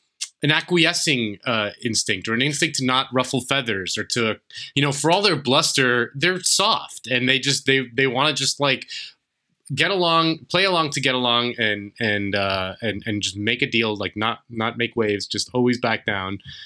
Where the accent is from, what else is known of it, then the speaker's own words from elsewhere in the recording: Florida, United States; I'm from Florida. No one in Tampa has a fucking pet rabbit.